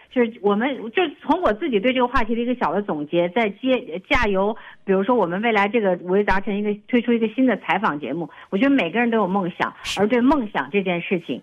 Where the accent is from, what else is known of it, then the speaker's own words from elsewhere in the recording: Northwest China, China; 因为我骨子里我是其实我是西北人嘛，就是西北人是有那股轴劲儿的